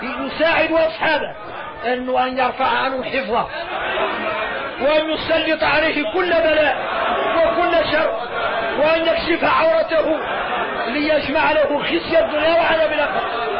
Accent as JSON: {"language": "Arabic", "country": "Mauritania", "said": "احنا موريتاني احنا مجد العلماء"}